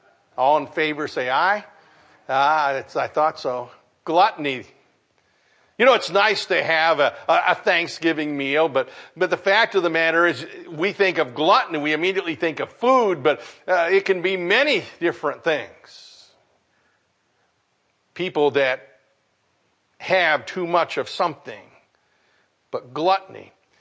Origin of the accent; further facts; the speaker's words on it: United States; I mean, I'm glad I'm an American.